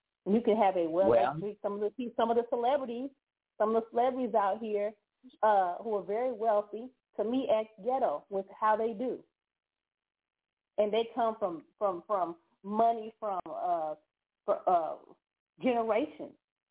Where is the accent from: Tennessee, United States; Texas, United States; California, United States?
Texas, United States; San Antonio; born there; also born or lived in Pennsylvania / Puerto Rico; My father was in the military, so I was born in San Antonio, but we lived in different places like Pennsylvania and Puerto Rico. Different places like that. So we came from, the last place we came from was Pennsylvania